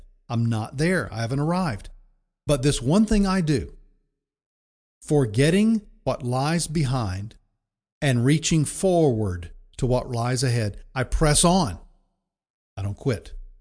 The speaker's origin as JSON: {"language": "English", "region": "Deep South", "country": "United States", "tie": "born or raised there", "said": "And this was in the day when, you know, there was a lot of racial tension in the South. And I was raised in the Deep South."}